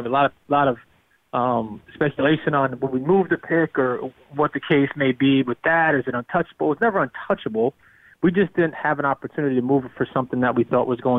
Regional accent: Brooklyn, New York, United States; Not to mention, I'm from Brooklyn.

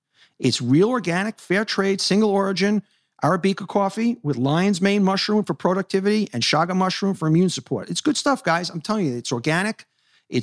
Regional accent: Hollis Hills, New York, United States; I grew up in Hollis Hills, 212th Street, 85th Avenue.

